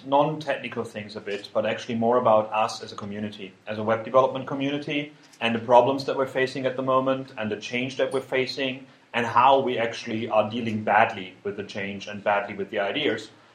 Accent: Germany; I mean, like, I am from Germany.

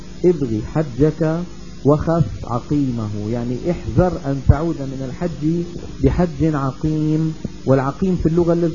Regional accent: Levant, Syria; كثير من العامة وخاصة عندنا في الشام يعاملونها معاملة الحروف الشمسية،

